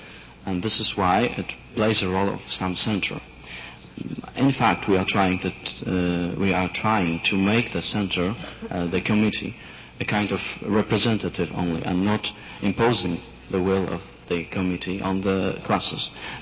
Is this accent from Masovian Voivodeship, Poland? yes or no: yes; Warsaw, Masovian Voivodeship, Poland; English is a second language; I'm from Poland, from Warsaw.